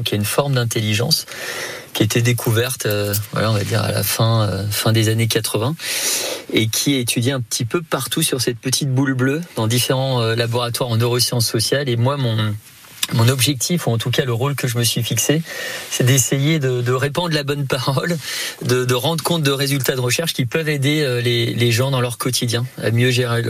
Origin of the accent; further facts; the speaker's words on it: Colmar, Grand Est, France; born there; je suis né à Colmar, je suis un Alsacien qui aujourd'hui professe un petit peu partout, et notamment à Lyon.